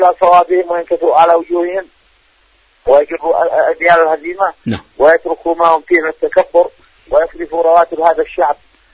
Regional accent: Yemen; فهذه الآية نستبشر بها كيمنيين مظلومين محاربين مضطهدين

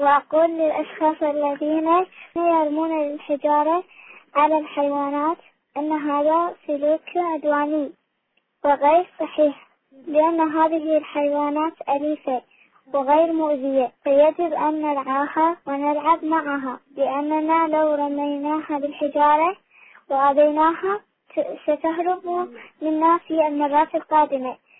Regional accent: Iraq; من العراق

